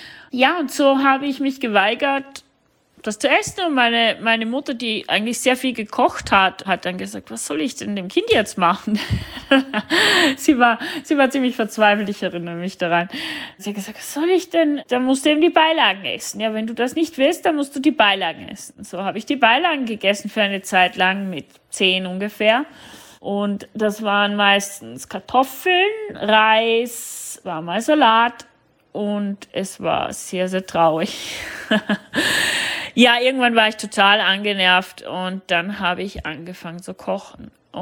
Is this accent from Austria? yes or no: yes; Vorarlberg, Austria; now in Germany; ich bin 39 Jahre alt und bin aufgewachsen in Österreich, was man wahrscheinlich noch ein bisschen hört, in der Nähe vom Bodensee.